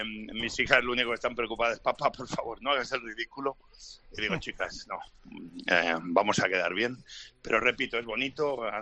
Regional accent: Santa Coloma de Cervelló, Catalonia, Spain; Yo de chico tuve un gran partido en el equipo de juveniles de mi pueblo, en Santa Coloma de Cervelló.

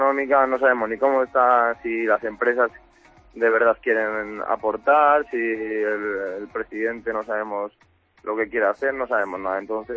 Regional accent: Ciudad Rodrigo, Castile and León, Spain; el es el equipo de mi pueblo, soy uno de los capitanes, lo siento como mío, y la verdad ya no solo este año, sino que es una pena que el Ciudad Rodrigo Club de Fútbol se aparezca y que el Ciudad Rodrigo se quede sin fútbol

